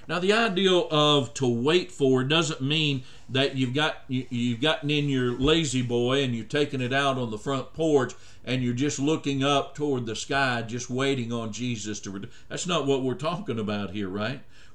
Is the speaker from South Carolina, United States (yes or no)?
no; Oklahoma City, Oklahoma, United States; I remember that growing up in Oklahoma City. We had Oklahoma City news stations